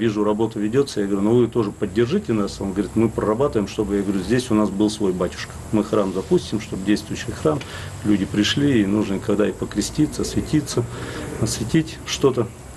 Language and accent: Russian; Kurumkan, Buryatia, Russia; Я сам родился в Курумкане. Вырос, выучился в 92-м году, приехал после института и начал жить.